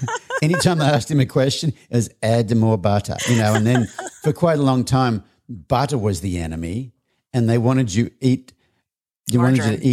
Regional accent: Australia; now in United States; I grew up in Australia

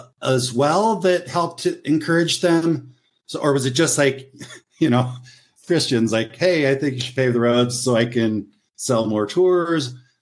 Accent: Rocky Mountain West, United States; I grew up in the Rocky Mountain West United States

